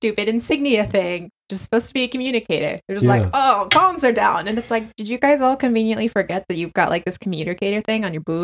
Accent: United States; First off, as an American, how dare you, sir?

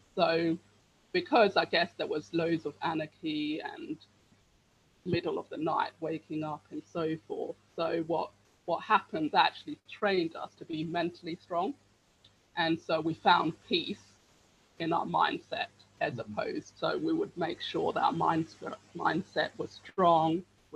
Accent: Uganda; now in Hertfordshire, United Kingdom; I'm originally from Uganda. I'm currently living in Hertfordshire.

